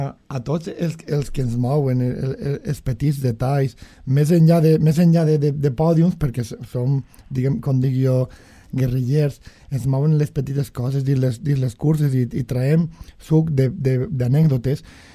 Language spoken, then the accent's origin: Catalan; Finestrat, Valencian Community, Spain; una muntanya que hi ha a prop d'on soc jo, el Puig Campana, a Finestrat, a la Marina Baixa